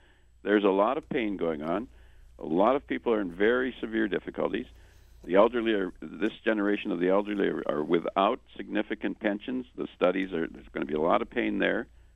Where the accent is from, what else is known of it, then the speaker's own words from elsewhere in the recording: Wisconsin, United States; I'm from Wisconsin originally. And I was a young kid when Joe McCarthy